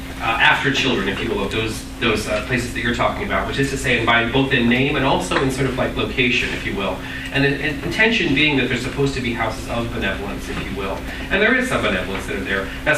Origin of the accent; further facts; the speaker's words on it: Virginia, United States; I grew up in Virginia. It was a summer job.